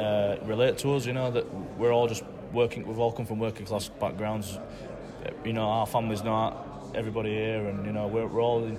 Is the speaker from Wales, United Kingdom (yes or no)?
no; Bradford, Yorkshire and the Humber, United Kingdom; did come to Bradford, and yeah, it's the shirt I wanted to wear as a kid, and to be paid to play for my hometown club, it's a dream come true, really.